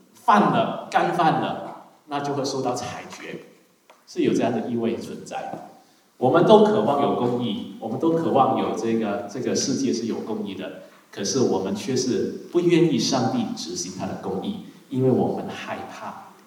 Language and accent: Chinese; China; 我们中国人会说什么？